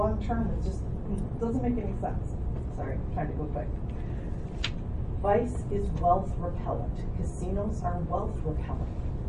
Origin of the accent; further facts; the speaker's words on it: United States; I'm from Crook County. I know it when I smell it.